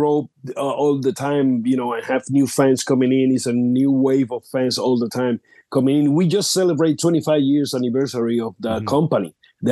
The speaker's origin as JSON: {"language": "English", "country": "Puerto Rico", "tie": "born or raised there", "said": "We have a show, the 16, here in Puerto Rico, but it's going to be in my hometown"}